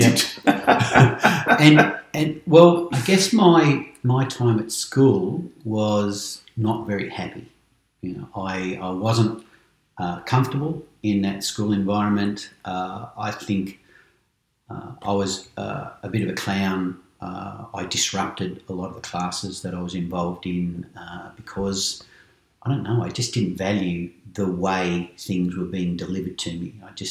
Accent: Bacchus Marsh, Victoria, Australia; I come from Bacchus Marsh.

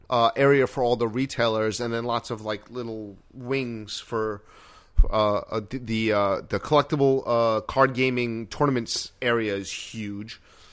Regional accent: New York, United States; I mean, we're from New York, so we know what good food tastes like

